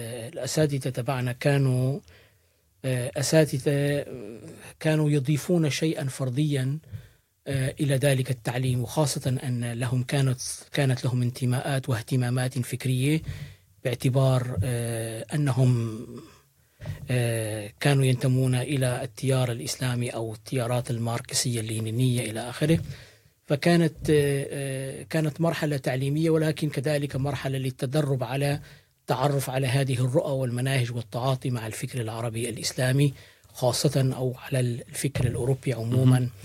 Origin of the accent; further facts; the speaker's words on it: Morocco; أنا من مواليد المغرب، درست دراساتي الابتدائية والثانوية بالمغرب.